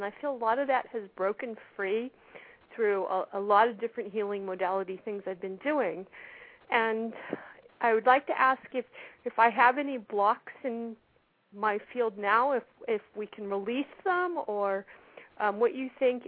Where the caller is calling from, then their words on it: California, United States; I'm calling from California.